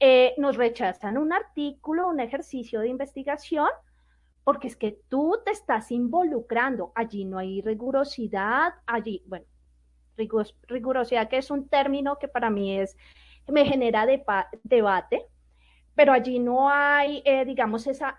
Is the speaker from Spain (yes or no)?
no; Colombia; nos cuesta como sociedad colombiana